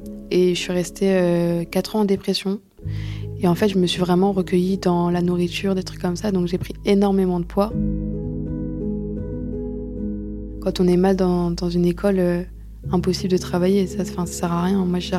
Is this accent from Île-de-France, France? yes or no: yes; Sceaux, Île-de-France, France; j'ai 17 ans et j'ai décroché l'école il y a un an. J'ai grandi à Sceaux dans le 92.